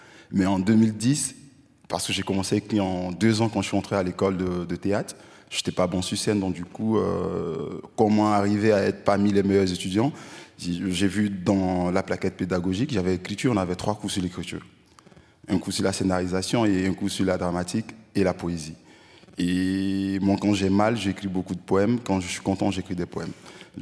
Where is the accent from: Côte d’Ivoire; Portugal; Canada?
Côte d’Ivoire; now in Burkina Faso; je venais d'arriver au Burkina, c'était pas mon pays, j'ai quitté la Côte d'Ivoire pour étudier